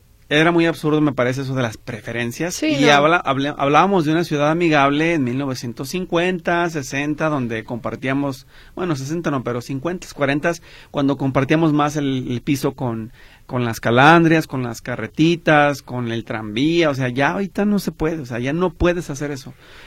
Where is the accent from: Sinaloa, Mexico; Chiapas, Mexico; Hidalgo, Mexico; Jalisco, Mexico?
Jalisco, Mexico; Guadalajara; Y que como tapatíos además entendamos que tenemos que tener una cultura más robusta de seguridad vial.